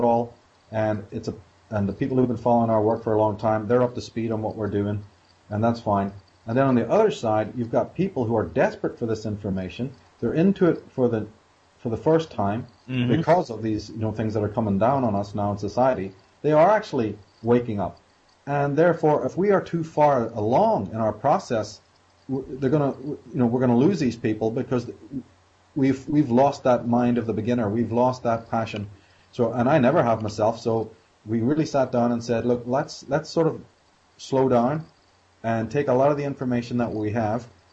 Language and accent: English; Ireland; back then in the good old days when I grew up in Ireland